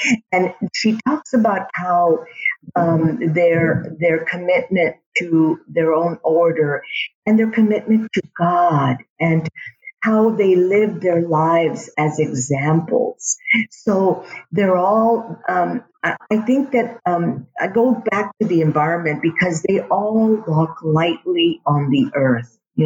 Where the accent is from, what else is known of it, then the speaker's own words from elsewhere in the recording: San Antonio, Texas, United States; I grew up on the West Side and went to high school here